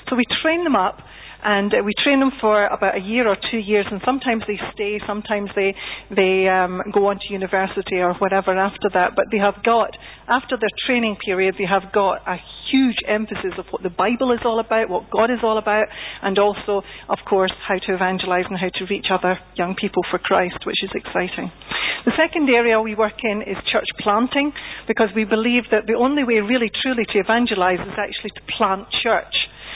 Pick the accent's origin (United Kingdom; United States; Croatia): United Kingdom; Scotland; now in England; you can tell from my accent that I'm Scottish, can't you? Yes. I come from north of the border.